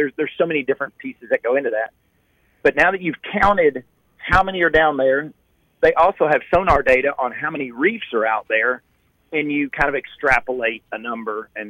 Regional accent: Kentucky, United States; born there; now in Alabama; So, you guys remember, I was born in Kentucky. I live in Alabama.

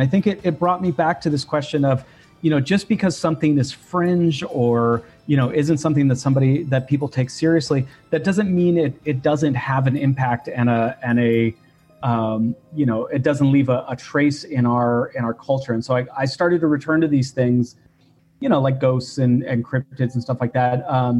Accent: San Jose, California, United States; I grew up in San Jose, California, so I grew up down the road from the Winchester Mystery House

